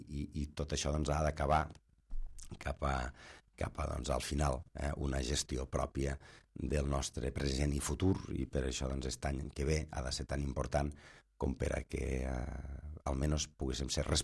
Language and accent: Catalan; Catalonia, Spain; A vegades diuen, no, és que tu d'on ets? Pues, bueno, jo sóc, a vegades els hi contesto, jo sóc d'allí on s'acaba l'autovia, aquell territori que allà que s'acaba l'autovia.